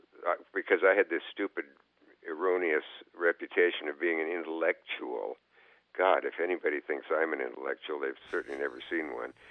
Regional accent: Nebraska, United States; I came from Nebraska and went to Yale and came to Williamstown in the summer acting.

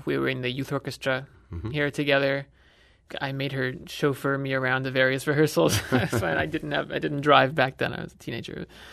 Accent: St. Louis, Missouri, United States; Both my parents still play in the St. Louis Symphony. So it's really nice to come back and to play in my hometown.

